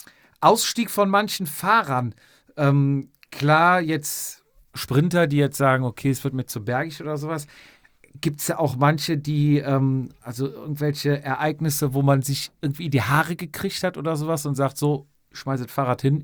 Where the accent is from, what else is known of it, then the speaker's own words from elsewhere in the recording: England, United Kingdom; ich bin Engländer